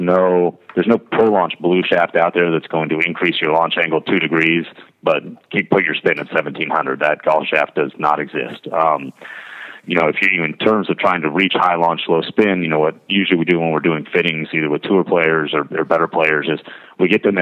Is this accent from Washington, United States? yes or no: yes; Washington, United States; also born or lived in San Diego; But been born and raised in Washington, going to school in Seattle, and living most of my life in San Diego, you'd be hard-pressed to peel me off the West Coast.